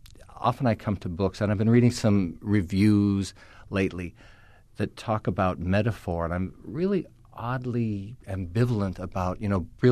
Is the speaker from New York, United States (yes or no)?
yes; New York, United States; now in Los Angeles, United States; I'm from New York originally, and I moved to Los Angeles to write about movies.